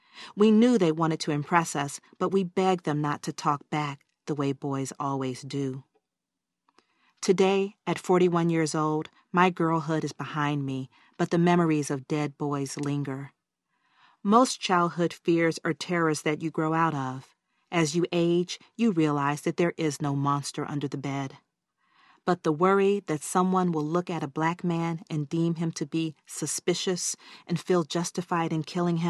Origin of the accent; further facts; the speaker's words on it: Atlanta, Georgia, United States; my ties to this case stretch back to when I was a little girl growing up in Atlanta, Georgia.